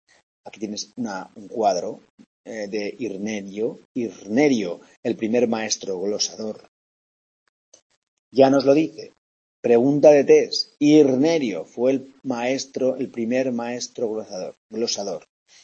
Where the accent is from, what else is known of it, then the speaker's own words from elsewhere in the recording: Bologna, Emilia-Romagna, Italy; yo soy de aquí de Bolonia.